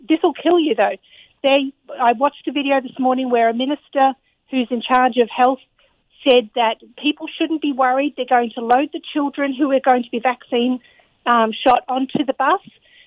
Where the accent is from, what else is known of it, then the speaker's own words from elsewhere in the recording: Australia; moved away; I've lived here for 12, going on 13 years. And I've seen my home country, Australia, just dissolve into absolute anarchy